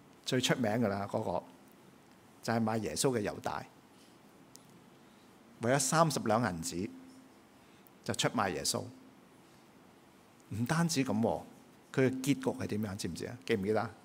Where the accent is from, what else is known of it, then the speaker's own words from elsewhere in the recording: Hong Kong; 咁我哋香港人嚟讲咧，就好容易听到一句咁嘅说话